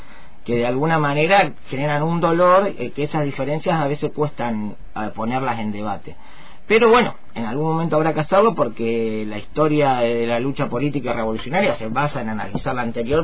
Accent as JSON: {"language": "Spanish", "town": "Rosario", "region": "Santa Fe", "country": "Argentina", "said": "yo soy de Rosario"}